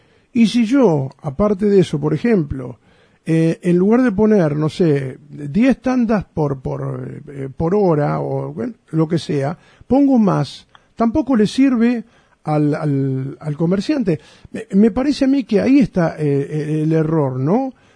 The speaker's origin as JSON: {"language": "Spanish", "country": "Argentina", "said": "Somos los argentinos también, somos un poco la sociedad, nosotros mismos, ¿no?"}